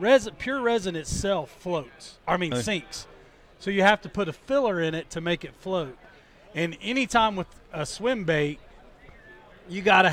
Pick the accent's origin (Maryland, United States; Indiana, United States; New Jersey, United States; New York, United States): Indiana, United States; moved away as an adult; I'm actually originally from Indiana, but I moved south in 97.